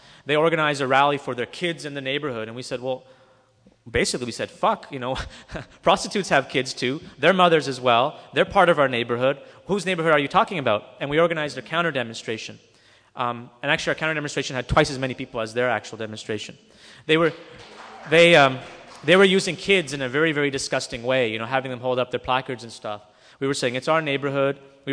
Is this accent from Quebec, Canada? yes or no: yes; Quebec, Canada; now in Sudbury, Canada; But we're up in Sudbury, and we're some people from Quebec